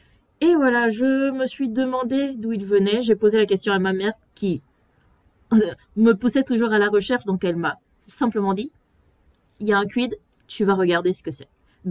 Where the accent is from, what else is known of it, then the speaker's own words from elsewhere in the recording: Gabon; Je suis née et j'ai grandi au Gabon et mes voisins étaient coréens.